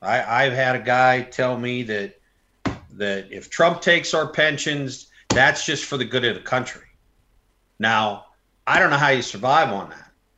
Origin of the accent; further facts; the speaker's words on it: Pennsylvania, United States; I'm from Western PA, and I, you know, I know some of those folks out there.